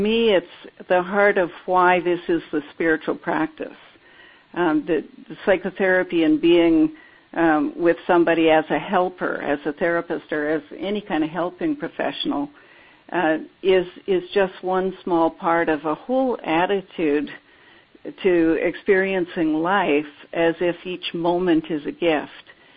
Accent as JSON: {"language": "English", "country": "Canada", "said": "Well, I'm a Canadian."}